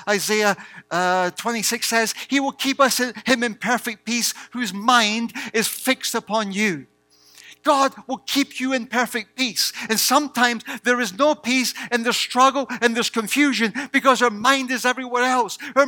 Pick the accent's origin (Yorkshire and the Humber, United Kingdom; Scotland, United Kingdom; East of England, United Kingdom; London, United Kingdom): Scotland, United Kingdom; I was brought up in Scotland and we used to live there, right on the coast, by the North Sea. It was a very beautiful place. Across the water, we could literally see Edinburgh Castle.